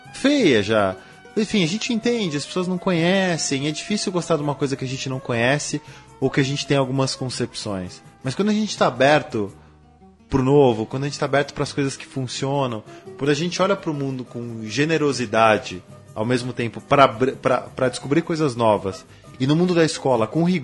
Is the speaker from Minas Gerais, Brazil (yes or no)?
no; São Paulo, Brazil; accent: São Paulo; zoando o meu sotaque de São Paulo